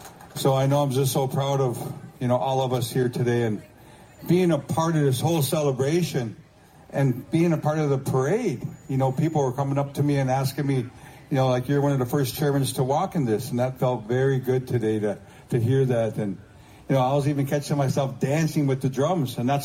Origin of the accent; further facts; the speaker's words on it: St. Paul, Minnesota, United States; You know, I grew up in St. Paul, East Side, McDonough Projects, that area.